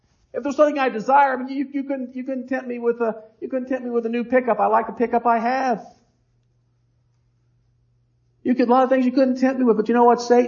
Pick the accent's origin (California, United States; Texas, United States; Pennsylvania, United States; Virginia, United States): Virginia, United States; I grew up in Virginia. We fish for trout all the time.